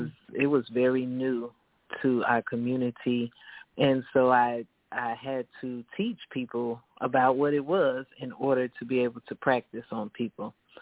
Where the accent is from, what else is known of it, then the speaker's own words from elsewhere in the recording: Chicago, Illinois, United States; moved away as an adult; now in Atlanta, United States; I'm from Chicago. I was raised in Chicago. And I've been here in Atlanta throughout my adulthood.